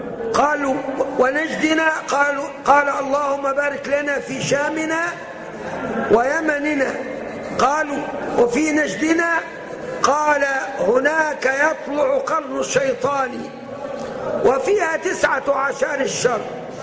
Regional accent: Upper Egypt, Egypt; يعني حتى عندنا في الصعيد يعني بيعلموها الرأس البلدي

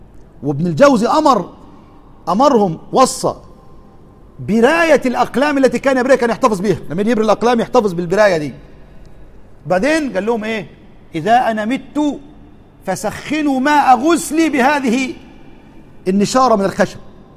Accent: Egypt; ومش عارف أعملها ودن قطة زي بيقولوا عندنا في مصر

